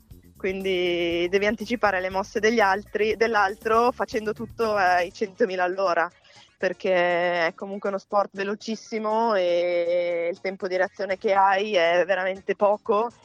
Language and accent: Italian; Caldaro, Trentino-Alto Adige, Italy; sono cresciuta a Caldaro, dove anche le mie compagne di classe giocavano hockey, quindi arrivo anche da un paese hockeyista